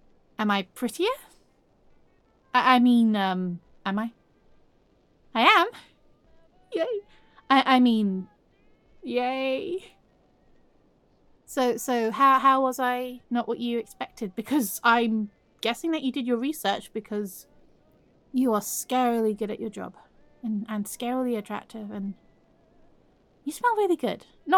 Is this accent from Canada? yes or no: no; England, United Kingdom; But I like to think of it as just being really, really English, like intensely English.